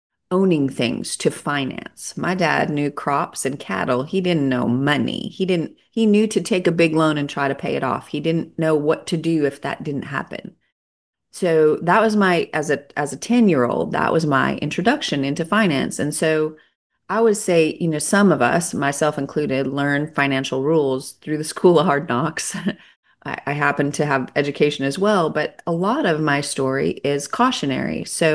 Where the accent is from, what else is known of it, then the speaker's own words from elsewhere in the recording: South Dakota, United States; I was raised in South Dakota on a 3,000-acre ranch where there were more cattle than people.